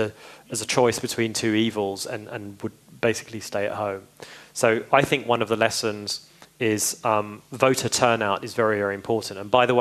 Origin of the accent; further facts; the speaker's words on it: United Kingdom; now in United States; I'm biased because I'm British and I live in America